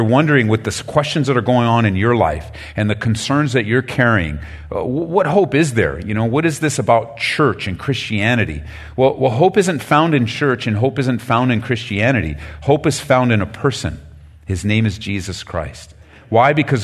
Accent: Downey, California, United States; now in Colorado, United States; I have been in Colorado for the last 18 years. We moved from Southern California. We grew up just outside of Downey.

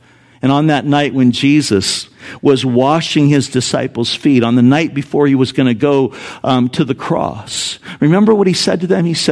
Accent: Santa Ana, California, United States; When I was growing up in Santa Ana, California

